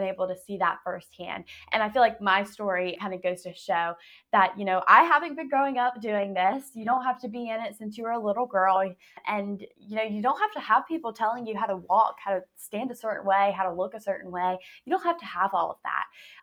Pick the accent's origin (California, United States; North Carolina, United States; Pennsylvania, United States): North Carolina, United States; growing up in Johnston County has been great.